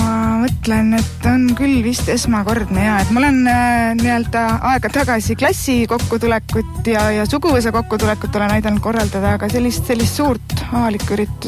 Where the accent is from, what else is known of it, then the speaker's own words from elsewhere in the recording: Põlva County, Estonia; also born or lived in Tartu; now in Rapla, Estonia; Raplas olen ma elanud nüüd natuke üle 3 aasta. Et olen pärit Põlvamaalt üldsegi ja enne Raplat elasin umbes 12 aastat Tartus.